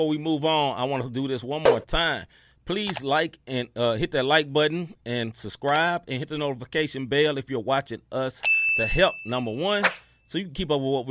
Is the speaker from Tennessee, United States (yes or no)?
yes; Memphis, Tennessee, United States; So I grew up, I had a nephew from St. Louis. I grew up in Memphis, Tennessee.